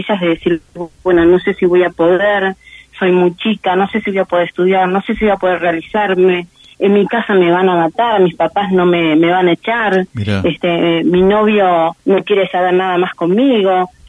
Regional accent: Esquel, Chubut, Argentina; born there; ¿por qué yo nací en Esquel y el resto nació en Buenos Aires?

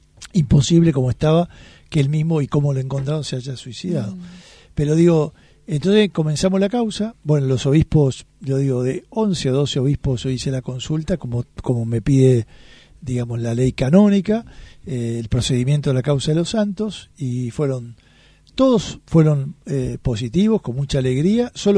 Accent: Córdoba, Argentina; Y yo me anoté en la causa de los santos porque tenía en mi tierra al futuro santo, digamos

